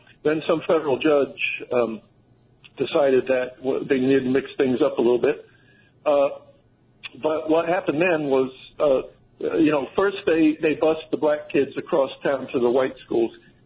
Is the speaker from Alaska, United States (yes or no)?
no; St. Petersburg, Florida, United States; I grew up in St. Petersburg, Florida, and like the rest of your listeners, I'm a senior citizen.